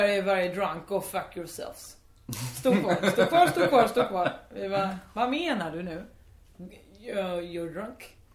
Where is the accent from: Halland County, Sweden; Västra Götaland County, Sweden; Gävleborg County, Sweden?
Halland County, Sweden; Halmstad; när jag växte upp i Halmstad